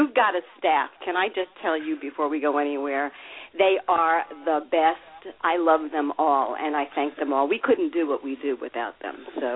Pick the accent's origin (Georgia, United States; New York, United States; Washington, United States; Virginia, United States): New York, United States; I came from New York and from radio, so I've been doing radio on and off for years